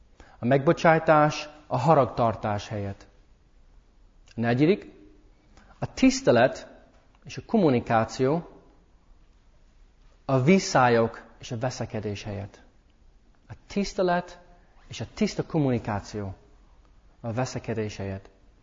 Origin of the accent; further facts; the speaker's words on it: United States; Hungarian is a second language; now in Hungary; magyar nevem van, de egy Amerikából jöttem. És 5 éve vagyok itt Magyarországon